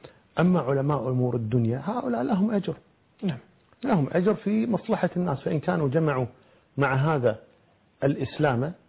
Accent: Kuwait; وعندنا في الكويت، عندنا في الكويت طلبة علم

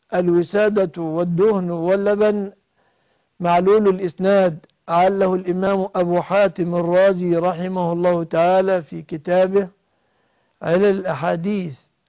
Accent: Egypt; عندنا في مصر يكتبون مؤخر على البينونة

